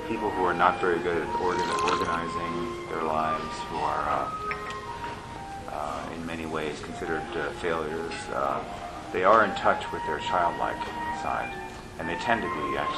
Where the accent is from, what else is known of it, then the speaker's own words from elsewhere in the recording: Wilton, Connecticut, United States; also born or lived in Westfield, New Jersey; Wilton, Connecticut.